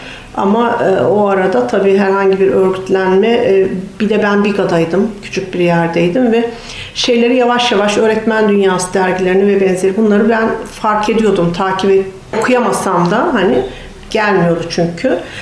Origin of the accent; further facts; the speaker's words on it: Biga, Çanakkale, Turkey; also born or lived in Balıkesir / İzmir; Ben Bigalıyım. Çanakkale Bigalıyım. İlkokul, ortaokul, liseyi Balıkesir'de okudum. Meslek yüksekokulunu liseden sonra Balıkesir'de bitirdim.